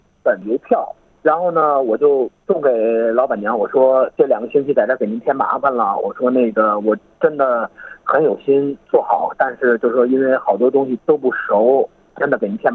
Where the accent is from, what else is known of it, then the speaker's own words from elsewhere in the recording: Beijing, China; 因为当时找工作，我们是从北京来的，也不会讲广东话。